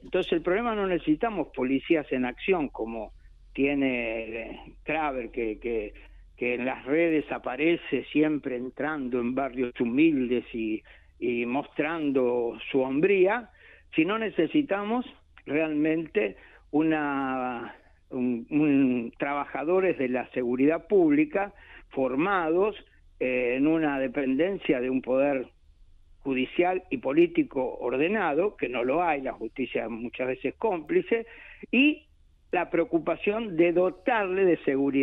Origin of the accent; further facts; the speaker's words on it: Lanús, Buenos Aires Province, Argentina; Yo me crié en Lanús, vivo en el mismo barrio donde viví mi infancia.